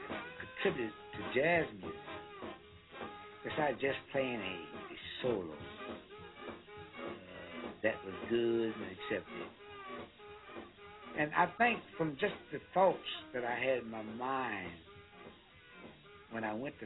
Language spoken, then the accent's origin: English; Broussard, Louisiana, United States; born there; I was born in 1922 in Broussard, Louisiana.